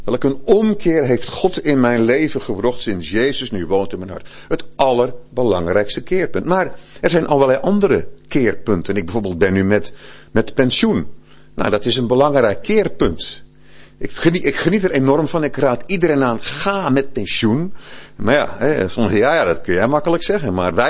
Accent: Krabbendijke, Zeeland, Netherlands; ik kom uit Krabbendijk in Zeeland. Ik kom van Krabbendijk. En ik ben een geboren en getogen Zeeuw.

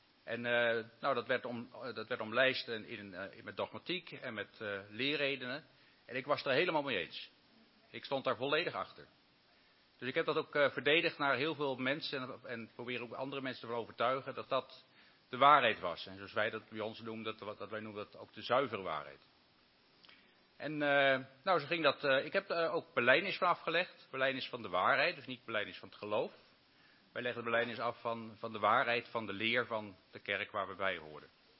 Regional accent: Rhenen, Utrecht, Netherlands; Ik ben geboren in Rhenen, groot geworden in een gezin met 10 kinderen.

